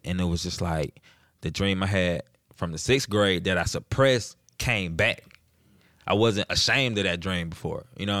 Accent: Alabama, United States; now in New Jersey, United States; Nah, man, I was born and raised in Alabama. Like, you know, just the latter part of my life, you know, like my whole childhood was spent in Alabama.

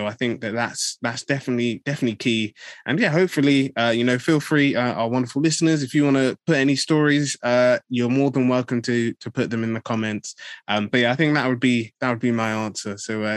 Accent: Nigeria

